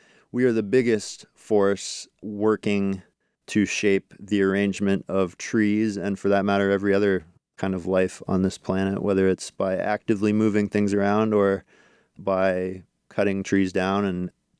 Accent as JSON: {"language": "English", "region": "Alaska", "country": "United States", "tie": "born or raised there", "said": "Yeah, so where I grew up in Alaska, black spruce was kind of characteristic"}